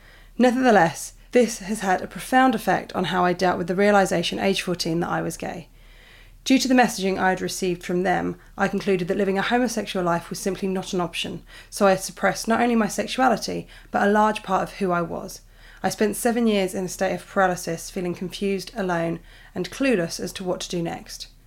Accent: United Kingdom; I'm British

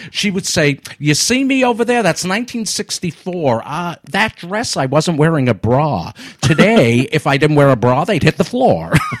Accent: Brooklyn, New York, United States; I grew up in Brooklyn, so I'm lucky my mother took me to shows.

